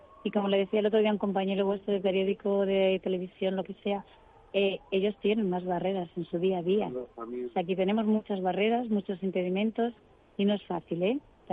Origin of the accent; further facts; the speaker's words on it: Madrid, Community of Madrid, Spain; yo que soy de Madrid